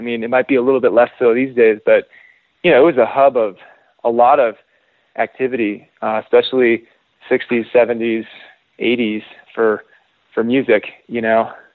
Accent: Mill Valley, California, United States; the Sweetwater in my hometown of Mo Valley

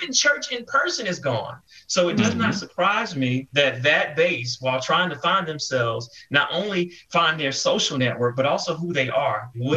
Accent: Atlanta, Georgia, United States; So I'm from Atlanta, but when I went to Los Angeles, mental health services were kind of the norm.

